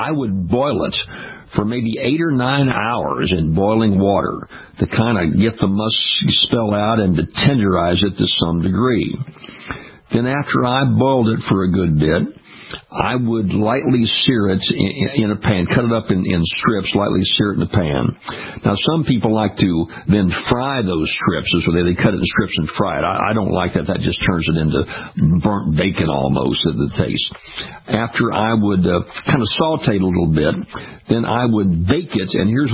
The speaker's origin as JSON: {"language": "English", "town": "Ferriday", "region": "Louisiana", "country": "United States", "tie": "born or raised there", "said": "I'm one of the lesser knowns from Faraday. But I was living up"}